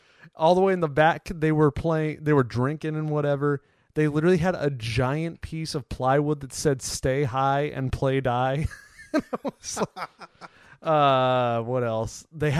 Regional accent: California, United States; I don't know. I grew up in California. We don't get rain, really.

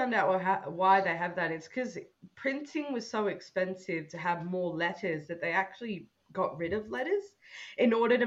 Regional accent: Australia; accent: Australian; My Australian accent, the computer says no.

